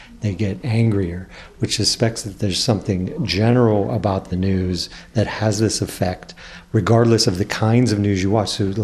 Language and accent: English; United States; I was sort of embarrassed to order something at the store because I knew that they would think that I'm American.